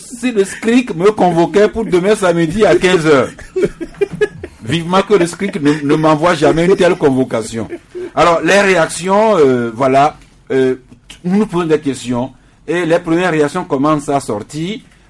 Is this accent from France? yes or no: no; Togo; Nous sommes togolais et fiers de l'être